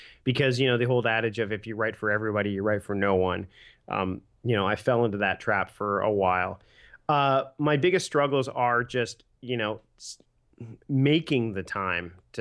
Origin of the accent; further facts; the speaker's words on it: Hamilton, Ontario, Canada; I'm from Hamilton, the Tiger Cats